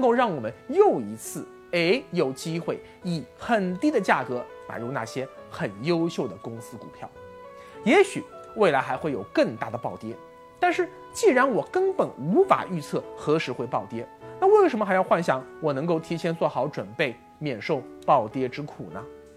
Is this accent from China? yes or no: yes; China